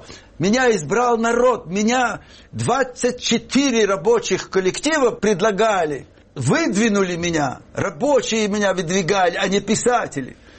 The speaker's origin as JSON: {"language": "Russian", "country": "Ukraine", "said": "Ну, конечно, я украинец, но я всегда был русский"}